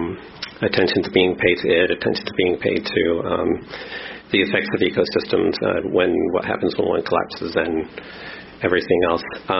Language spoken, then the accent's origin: English; Phoenix, Arizona, United States; I'm from Phoenix.